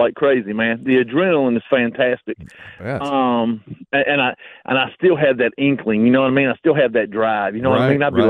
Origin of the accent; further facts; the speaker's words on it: West Virginia, United States; You might go to West Virginia. My home state.